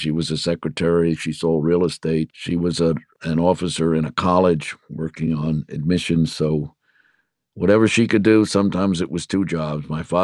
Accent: Mineola, New York, United States; I grew up in the village of Mineola. Back then, we had some villages in the western part of the island in Nassau County, and for the most part, the rest of the island was farms.

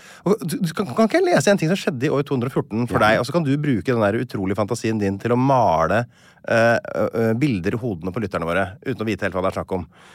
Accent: Tønsberg, Vestfold, Norway; fra Tønsberg, den nærmeste by, der det koker jo.

